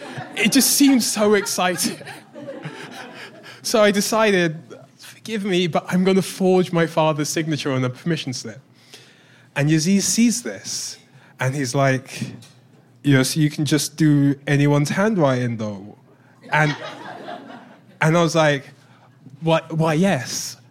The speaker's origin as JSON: {"language": "English", "region": "London", "country": "United Kingdom", "tie": "born or raised there", "said": "I grew up in South London many moons ago, and I was a child of immigrants."}